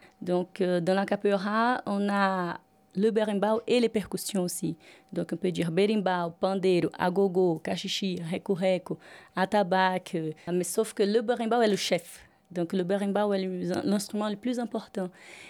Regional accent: Salvador, Bahia, Brazil; now in France; je suis brésilienne de Salvador de Bahia et actuellement j'habite en France.

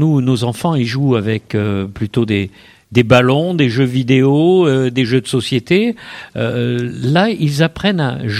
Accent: France; pas du tout chez nous en France

